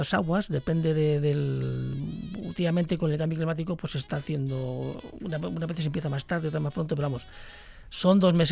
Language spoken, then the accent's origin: Spanish; Castile, Spain; pero también pues tengo toques de actualidad, toques modernos, toques de mi tierra, castellano, no lo puedo dejar de decir.